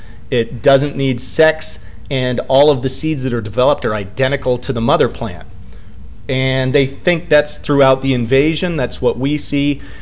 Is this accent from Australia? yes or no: yes; Sydney, New South Wales, Australia; I'm from Sydney.